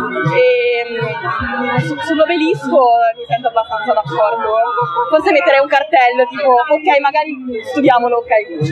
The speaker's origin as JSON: {"language": "Italian", "town": "Milan", "region": "Lombardy", "country": "Italy", "tie": "born or raised there", "said": "io sono cresciuta a Milano"}